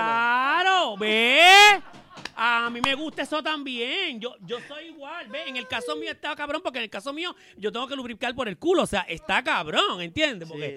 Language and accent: Spanish; Carolina, Puerto Rico; pues yo me crié en Carolina.